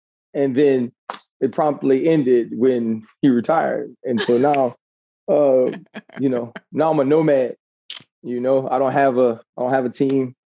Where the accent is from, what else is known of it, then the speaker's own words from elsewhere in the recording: Louisiana, United States; But I'm from Louisiana. So it was like you could wear a jacket like twice a year, you know.